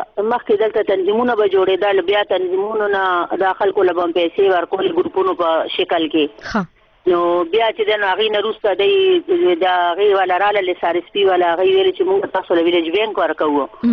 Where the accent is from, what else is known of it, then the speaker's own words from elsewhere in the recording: Chughal Gujar, Khyber Pakhtunkhwa, Pakistan; now in Peshawar, Pakistan; مونږ د چوګوجر کلی دی.